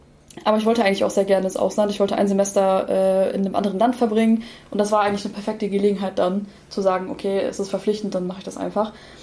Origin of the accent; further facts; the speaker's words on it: Delmenhorst, Lower Saxony, Germany; now in Hanover, Germany; Und ich komme ursprünglich aus Delmenhorst, das ist bei Bremen, und bin da auf eine Grundschule gegangen